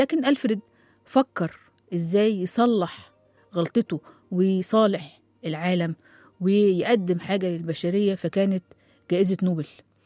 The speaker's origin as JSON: {"language": "Arabic", "country": "Egypt", "said": "طبعا إحنا عندنا في مصر بنفخر"}